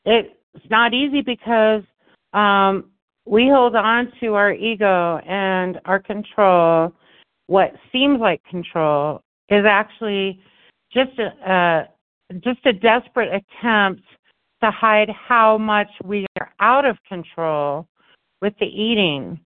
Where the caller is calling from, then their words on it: Colorado, United States; Good morning. I'm calling from Colorado.